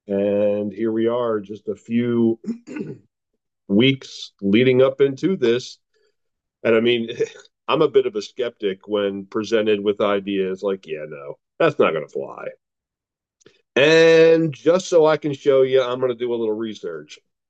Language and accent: English; Pennsylvania, United States; I'm originally from Lancaster County, Pennsylvania. I am here in Tennessee working side by side with Wayne and his wife Ashley.